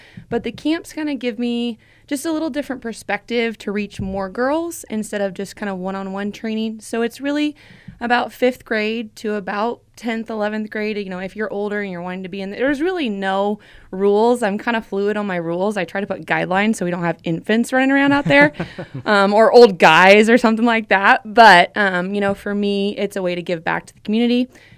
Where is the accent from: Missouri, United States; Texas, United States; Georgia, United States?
Missouri, United States; Lee's Summit; You know, I grew up in Lee Summit.